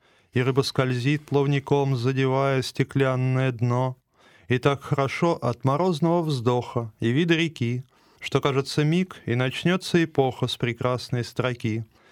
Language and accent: Russian; Samara, Samara Oblast, Russia; also born or lived in Moscow / Czech Republic; now in Saint Petersburg, Russia; Я родился в Куйбышевской области, рос в городе Куйбышеве, сейчас это город Самара. В дальнейшем я оттуда уехал, учился в Москве в Литинституте, жил в Чехии, вернулся уже в город Самару. И оттуда в 2018 году решил съездить пожить в Санкт-Петербург.